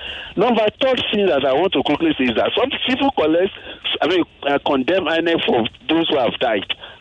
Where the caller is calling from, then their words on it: Ikeja, Lagos, Nigeria; I'm calling from Ikeja.